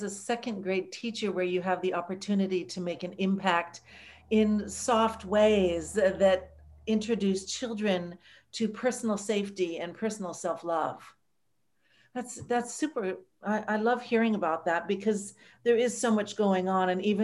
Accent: La Jolla, California, United States; I grew up in La Jolla in Southern California.

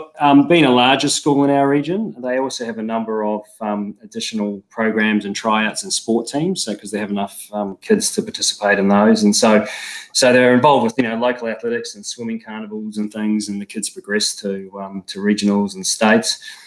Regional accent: New Zealand; now in Australia; I married an Australian, which I, growing up in New Zealand with thick Kiwi blood, never thought I'd quite do, but it ended up that way.

